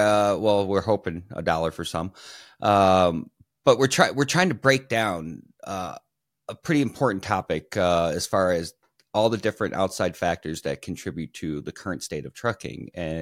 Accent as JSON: {"language": "English", "region": "Illinois", "country": "United States", "said": "I came from Illinois, so I can say that."}